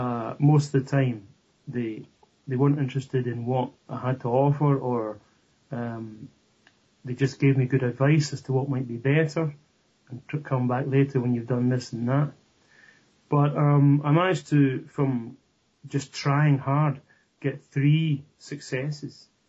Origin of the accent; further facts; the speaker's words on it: Scotland, United Kingdom; You know, I'm okay, Scottish or British. As long as they don't say I'm English, I don't mind.